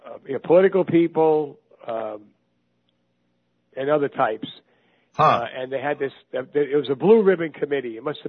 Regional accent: Brooklyn, New York, United States; So I'm from Brooklyn, New York.

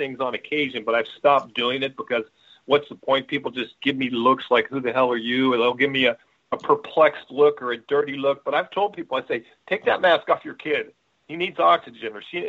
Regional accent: Midwest, United States; or when I was growing up in the Midwest, everybody rode their bikes everywhere.

